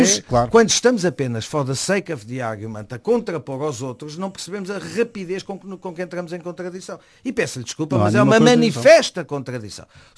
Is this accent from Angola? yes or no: no; Portugal; Não me interessa, como português, e depois do que passámos, um equilibrista.